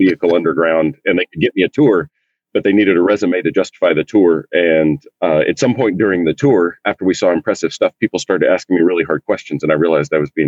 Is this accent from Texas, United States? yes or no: yes; Texas, United States; Oh man, I grew up in East Texas.